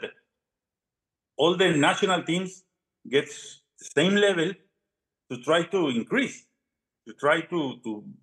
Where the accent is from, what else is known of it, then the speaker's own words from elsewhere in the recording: Mexico; English is a second language; for me, it's very important because I'm from Mexico.